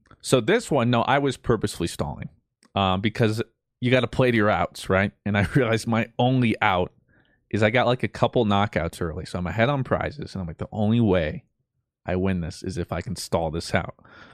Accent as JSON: {"language": "English", "region": "Colorado", "country": "United States", "said": "No. I'm this nobody from Colorado."}